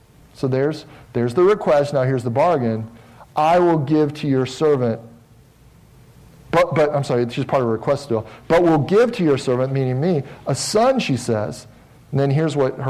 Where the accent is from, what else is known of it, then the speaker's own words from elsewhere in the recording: Cincinnati, Ohio, United States; I lived in the Midwest in Ohio. I grew up in Cincinnati, Ohio.